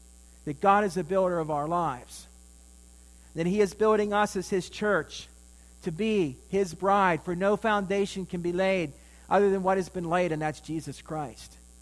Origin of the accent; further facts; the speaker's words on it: Pennsylvania, United States; Where I grew up in my hometown is this home, known as one of the greatest masterpiece of the work of Frank Lloyd Wright. Falling Water.